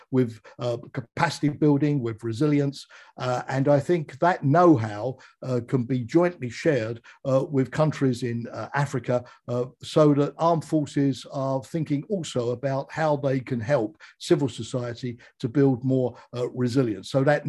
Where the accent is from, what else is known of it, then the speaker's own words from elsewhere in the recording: United Kingdom; and I say this as a Brit